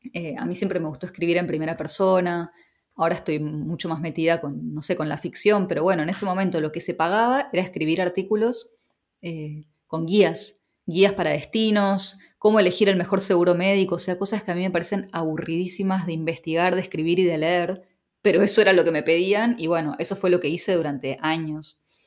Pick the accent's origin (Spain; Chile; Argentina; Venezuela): Argentina; moved away as an adult; now in Amsterdam, Netherlands; ya no estaba viviendo en Argentina antes de mudarme, entonces yo ya considero que desde el 2008 que me fui de viaje, viví, o sea, volvía y capaz estaba un año en Argentina, pero ya no sé si era tan, no sé, tan de allá, qué sé yo, ya ni sé de dónde.